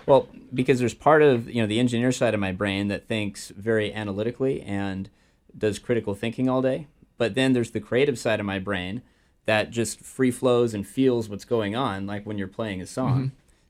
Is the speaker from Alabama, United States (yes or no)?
no; San Diego, California, United States; also born or lived in Santa Barbara; Well, I was born in Santa Barbara. My parents moved here before I was one, so I grew up in San Diego, went to school in San Diego.